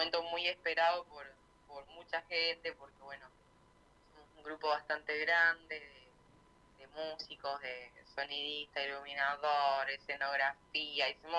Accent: Rosario, Santa Fe, Argentina; now in Buenos Aires, Argentina; Y para acá soy rosarina, pero vivo en Buenos Aires.

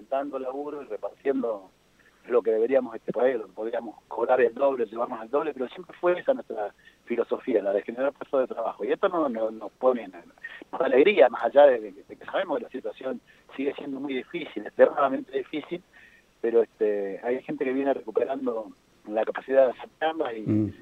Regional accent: Wilde, Buenos Aires Province, Argentina; nosotros somos de Wilde, del barrio San Lorenzo.

